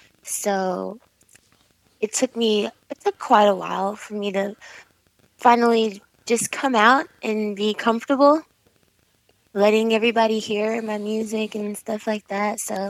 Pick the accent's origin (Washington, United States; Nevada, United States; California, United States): California, United States; Los Angeles; Well, I am originally from Los Angeles.